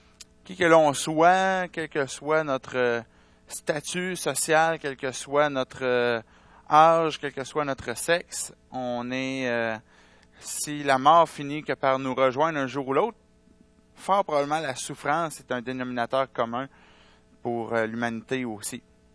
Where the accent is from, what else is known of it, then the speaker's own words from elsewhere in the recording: Sherbrooke, Quebec, Canada; Sherbrooke, c'est mon patelin dans l'endroit où j'ai grandi, les gens que j'ai côtoyés toute mon enfance.